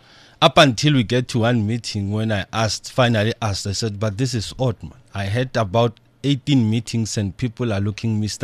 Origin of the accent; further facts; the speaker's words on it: Winterveld, Gauteng, South Africa; Well, my hometown is Winterveld.